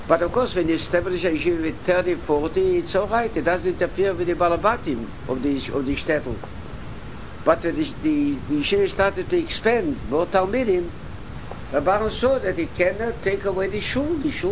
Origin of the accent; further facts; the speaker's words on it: Baranovichi, Brest Region, Belarus; I was a young boy, I learned there for 5 years, I grew up in Baranovich actually.